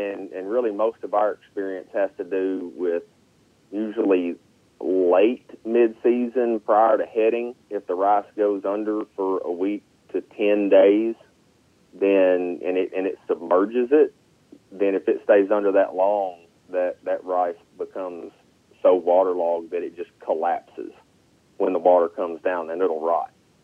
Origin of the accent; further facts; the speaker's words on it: Carlisle, Arkansas, United States; And I grew up in Carlisle on a rice and soybean farm, and I'm back living there now and tromping up and down the entire state.